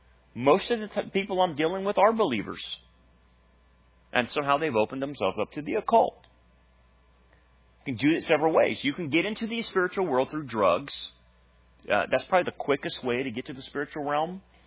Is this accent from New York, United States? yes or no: no; Delano, California, United States; When I grew up in Delano